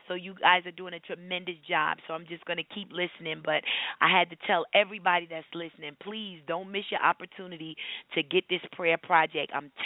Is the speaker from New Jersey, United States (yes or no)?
yes; New Jersey, United States; I'm from New Jersey, and Dr. Kelly is one of my bestest sister friends.